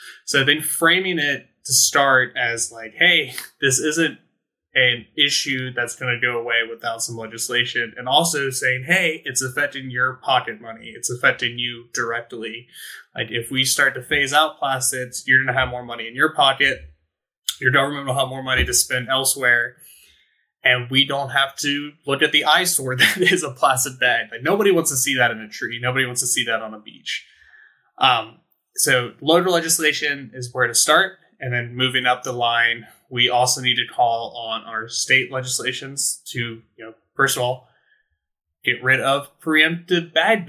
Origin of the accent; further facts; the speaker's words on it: North Carolina, United States; I come from Dare County, North Carolina, where we had a plastic bag ban for a couple of years